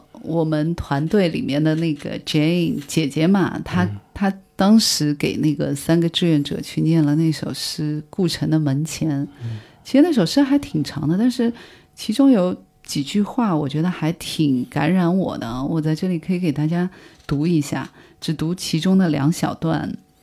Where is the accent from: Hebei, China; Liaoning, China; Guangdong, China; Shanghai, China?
Shanghai, China; 我曾经觉得我是一个土生土长的上海人